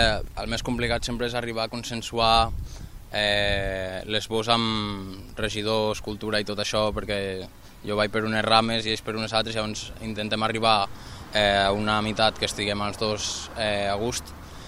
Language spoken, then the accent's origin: Catalan; La Seu d'Urgell, Catalonia, Spain; sóc de la Seu d'Urgell, Catalunya, i sóc pintor i muralista.